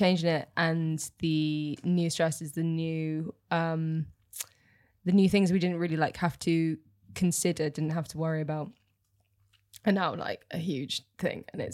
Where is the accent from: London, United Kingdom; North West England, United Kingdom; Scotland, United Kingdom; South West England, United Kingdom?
South West England, United Kingdom; Bibury; The Cotswolds.